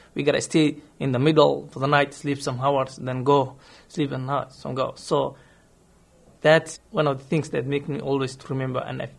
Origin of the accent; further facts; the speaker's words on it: Somalia; English is a second language; I'm from Somalia.